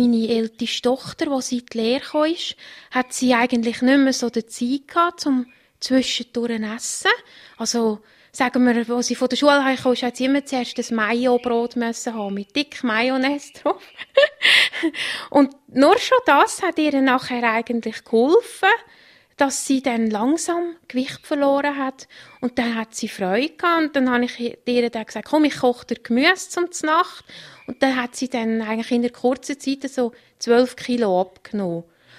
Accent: Einsiedeln, Schwyz, Switzerland; Nein, ich war von Einsiedeln gewesen.

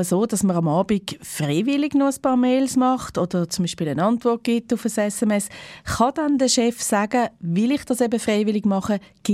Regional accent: Switzerland; auch bei uns in der Schweiz

